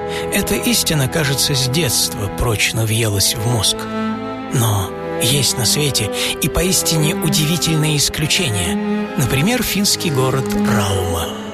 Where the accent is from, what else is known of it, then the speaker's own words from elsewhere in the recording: Moscow, Russia; Все-таки родился-то я довольно далеко отсюда. Но, между прочим, имя у моего родного города тоже финское – Москва.